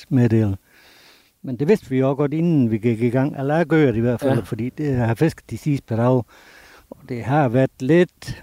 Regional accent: Aarhus, Central Denmark Region, Denmark; Ja, det bliver altså som Aarhusianer, det er...

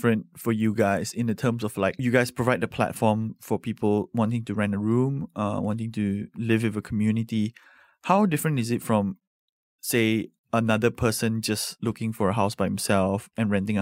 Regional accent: Sarawak, Malaysia; I'm from Sarawak, actually.

